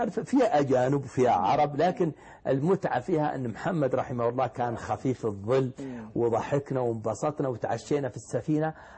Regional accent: Riyadh, Riyadh Province, Saudi Arabia; قلت أنا من الرياض

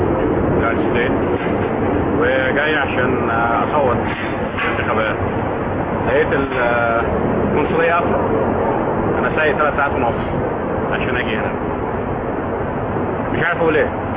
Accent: Egypt; كمصري في الخارج

